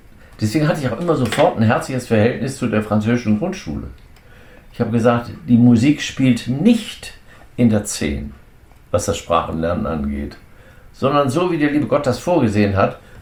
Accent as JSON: {"language": "German", "region": "Saarland", "country": "Germany", "said": "Das war das Zwei-Säulen-Modell, aber die hatten Saarländer. Ich bin auch Saarländer."}